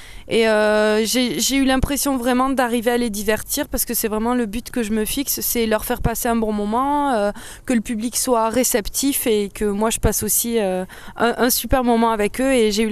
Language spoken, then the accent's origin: French; Perpignan, Occitanie, France; Moi je suis de Perpignan, donc je suis quand même assez euphorique.